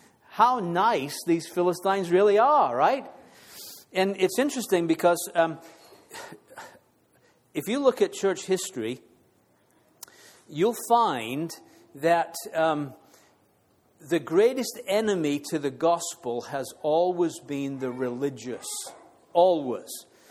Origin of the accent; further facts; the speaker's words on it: England, United Kingdom; My wife's Irish, I'm English.